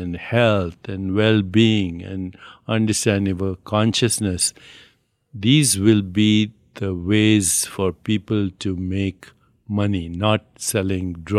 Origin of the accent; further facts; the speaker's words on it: India; So I resent this trying to own, even though I'm Indian, you don't own knowledge or wisdom.